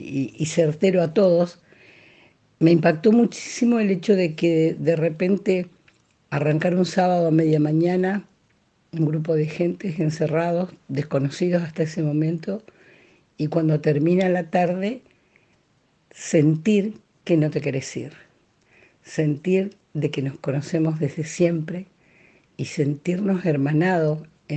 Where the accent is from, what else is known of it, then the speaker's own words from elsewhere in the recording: Rosario, Santa Fe, Argentina; soy de Rosario.